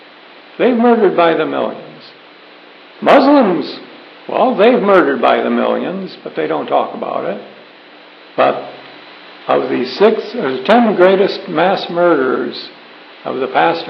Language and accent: English; Winnipeg, Manitoba, Canada; when I was growing up in Winnipeg, there were kids all over the place.